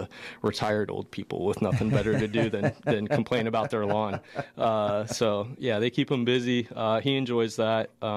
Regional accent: Stuart, Florida, United States; I'm originally from a place called Stuart, Florida, which is on the east coast of Florida. So a little kind of coastal town just north of West Palm Beach, and lived there for, you know, till I graduated high school.

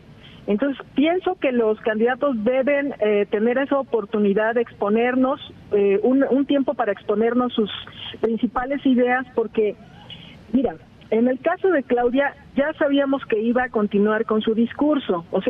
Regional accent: Acapulco, Guerrero, Mexico; bien que estás allá en Acapulco, en mi tierra

